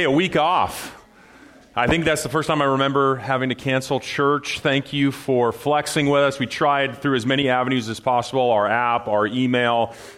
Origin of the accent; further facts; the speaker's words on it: Pacific Northwest, United States; I'm born and bred in the Northwest, and I think that most of us Northwesterners would never survive in the Midwest